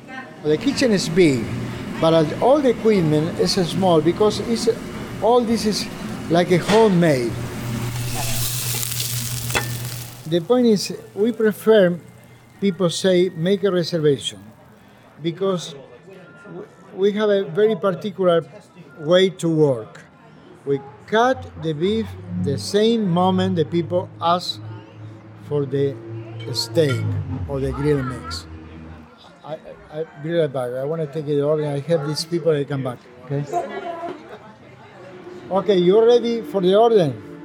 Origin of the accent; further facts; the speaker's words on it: Argentina; English is a second language; now in New York, United States; I'm from Argentina. My first dream was open business in New York